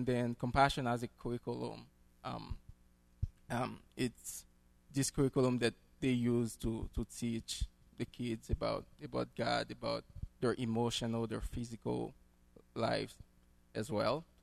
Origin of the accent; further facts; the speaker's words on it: Haiti; So, yeah, I'm from Haiti. I have a little brother. I live with my mother, and she is also a believer, and I'm very thankful for that. Today is Mother's Day in Haiti